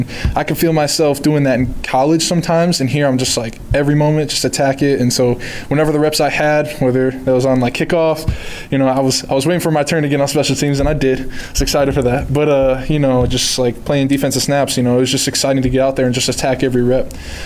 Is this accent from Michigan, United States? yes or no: yes; Michigan, United States; Like, I'm from Michigan, so, like, Ford Field is decently big.